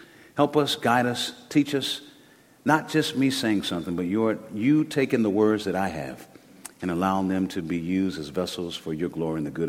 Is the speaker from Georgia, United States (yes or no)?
yes; Georgia, United States; also born or lived in Texas; My mother, we're from Georgia, but we ended up in Texas, and my mother was pregnant with me at 16 years old.